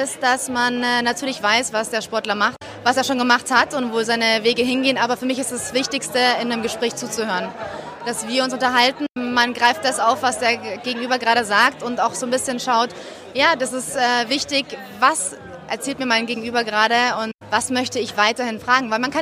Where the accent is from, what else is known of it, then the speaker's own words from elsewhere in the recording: Garmisch-Partenkirchen, Bavaria, Germany; Ich bin in Garmisch aufgewachsen.